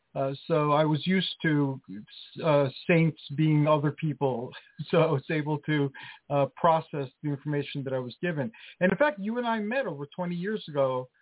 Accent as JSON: {"language": "English", "town": "New York City", "region": "New York", "country": "United States", "tie": "born or raised there", "said": "when I was growing up in New York City, Greeks, they would raise the Paschal lamb because that was a very old tradition."}